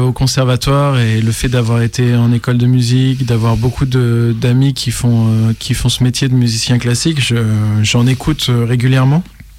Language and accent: French; Auvergne-Rhône-Alpes, France; moi, je viens de l'Auvergne, et en fait le conservatoire c'est Clermont-Ferrand